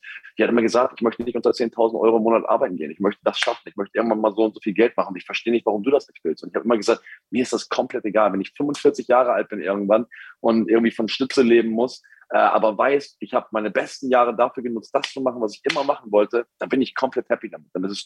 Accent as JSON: {"language": "German", "region": "Hamburg", "country": "Germany", "said": "guck mal, ich komme aus Hamburg. Bei uns, niemand hat einen Pool bei uns."}